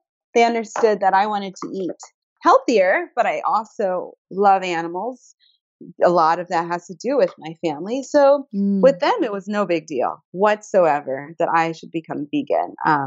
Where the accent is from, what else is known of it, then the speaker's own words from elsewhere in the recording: Georgia, United States; Well, I was already a little bit different growing up in Georgia because my family, we didn't eat any red meat or pork.